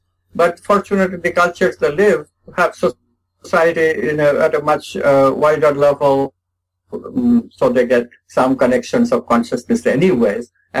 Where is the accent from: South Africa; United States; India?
India; English is a second language; although I'm from India, but Hindi was not my language.